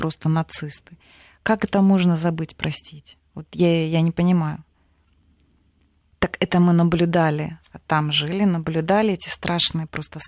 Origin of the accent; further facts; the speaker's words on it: Donetsk, Donetsk Oblast, Ukraine; Вот я, вот кто из Донецка?